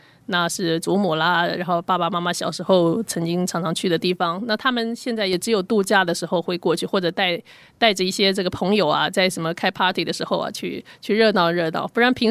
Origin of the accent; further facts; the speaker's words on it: Taipei, Taiwan; 我因为也是从小在台北长大